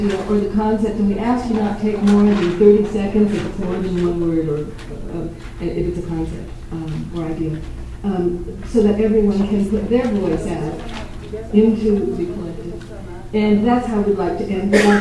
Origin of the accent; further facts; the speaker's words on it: California, United States; also born or lived in New Mexico; I'm here from California, by way of New Mexico.